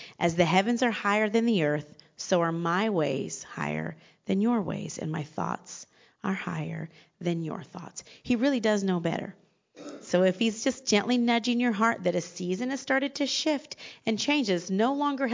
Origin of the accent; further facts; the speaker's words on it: Alaska, United States; born there; moved away; also born or lived in Indiana / Kentucky / Oklahoma; I was born in Alaska, but moved to Indiana and then Kentucky and then Oklahoma. Like my college years, adulting first 9 years were in Oklahoma.